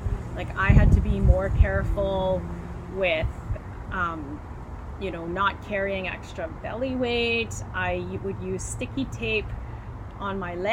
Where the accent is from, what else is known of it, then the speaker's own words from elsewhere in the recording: Edmonton, Alberta, Canada; I grew up in Edmonton.